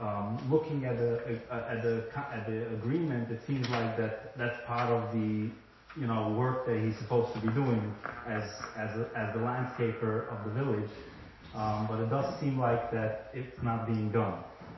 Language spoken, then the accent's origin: English; Muncie, Indiana, United States; I grew up in Muncie to begin with.